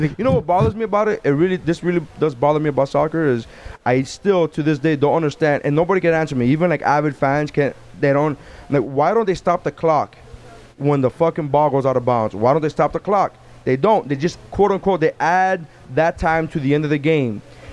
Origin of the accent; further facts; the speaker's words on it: Nicaragua; I am from Nicaragua, and let me tell you something about Nicaraguan women.